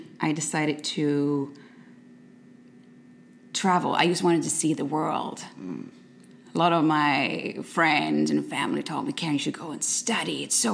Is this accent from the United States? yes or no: no; Sweden; born and raised in Sweden. My roots are actually, my mother is from Latvia. And dad's from Sweden, but born and raised in Sweden in a town called Norrköping.